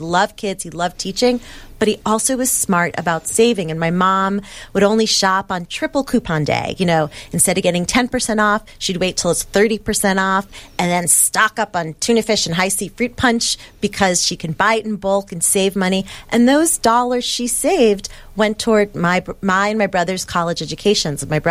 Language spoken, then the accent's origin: English; Queens, New York, United States; I grew up in Queens, very middle-class family.